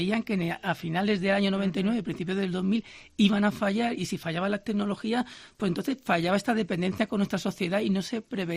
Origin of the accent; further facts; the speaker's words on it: Vélez-Málaga, Andalusia, Spain; que yo soy de Vélez Málaga.